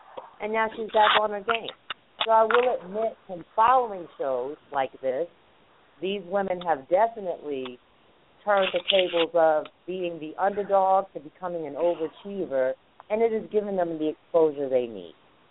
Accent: New York, United States; Big up to the Bronx. I'm from the Bronx.

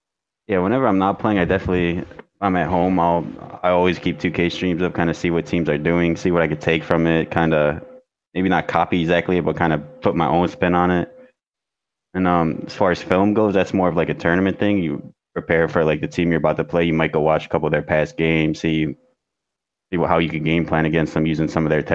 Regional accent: Chicago, Illinois, United States; I'm from Chicago, so most of my favorite teams are from there.

